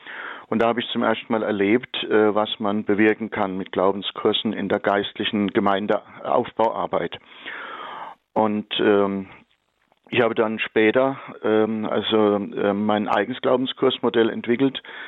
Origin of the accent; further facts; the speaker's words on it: Mannheim, Baden-Württemberg, Germany; born there; now in Lauf, Germany; bin 68 Jahre alt, geboren in Mannheim, das zur Freiburger Diözese gehört, wohne jetzt allerdings in Lauf, das ist hier ziemlich in der Mitte der Diözese, auf halbem Weg zwischen Baden-Baden und Offenburg.